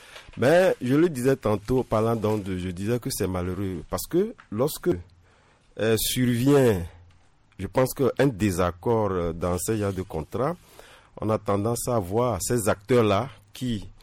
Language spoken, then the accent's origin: French; Togo; nous, en tant que Togolais